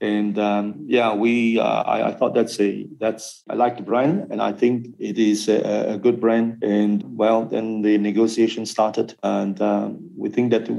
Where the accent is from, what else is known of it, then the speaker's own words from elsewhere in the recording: Malaysia; now in Dubai, United Arab Emirates; So what's important is, I think the understanding as a Malaysian, the understanding of world class